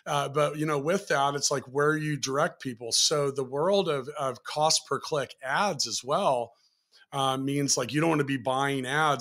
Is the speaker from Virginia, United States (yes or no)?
no; Kansas, United States; Well, I'm from Kansas, so I try not to say y'all